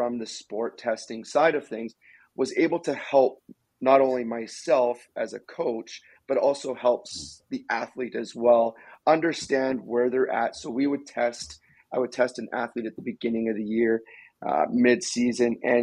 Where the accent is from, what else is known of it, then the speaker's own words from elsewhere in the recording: Canada; power skating instructor through the Can Power Skate program here in Canada. I wanted something here in my hometown